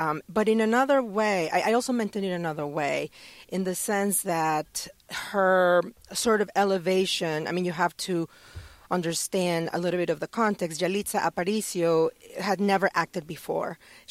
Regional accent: Mexico; moved away as an adult; I'm originally from Mexico. I grew up, I was born there and I grew up there. I didn't move here until almost 20 years ago, until I was already graduated from college.

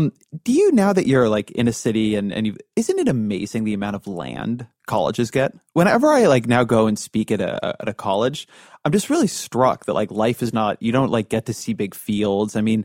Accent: Irvine, California, United States; I don't want to, give any unfair hit to my hometown, but like, UCI doesn't have a huge sense of humor

